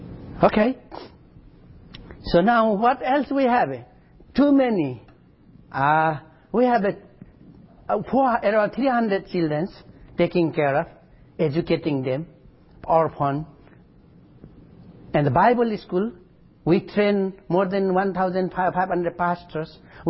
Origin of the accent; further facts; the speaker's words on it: Nepal; English is a second language; Hey, I am from Nepal. Do you know Mount Everest? The highest mountain of the world, 8,848 meters.